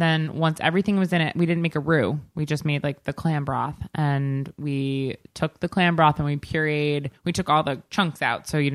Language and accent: English; Long Island, New York, United States; I mean, that's what you do when you're like growing up in Long Island.